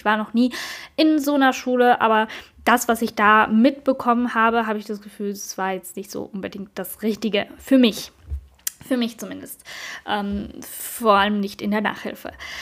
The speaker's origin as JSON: {"language": "German", "country": "Switzerland", "said": "bei uns in der Schweiz heißt die Grundschule Primarstufe"}